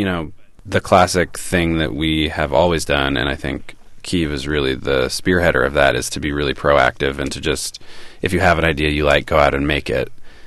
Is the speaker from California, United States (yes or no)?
yes; Berkeley, California, United States; Well, you know, we grew up in Berkeley, where hip-hop and R&B was the predominant culture, but we're, you know, tiny little white dudes.